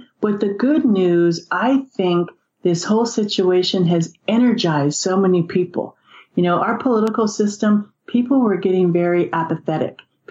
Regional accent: the South, United States; You know, I come from South, I have a master's in counseling

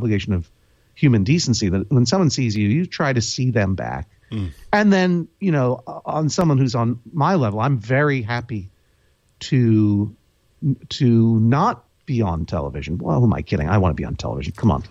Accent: Brookline, Massachusetts, United States; We're both from Brookline, Massachusetts.

